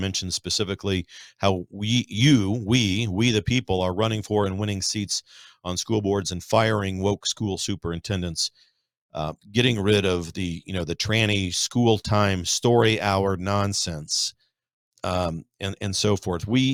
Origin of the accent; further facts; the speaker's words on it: Missouri, United States; Now, I tip my hat to Senator Josh Hawley from my home state of Missouri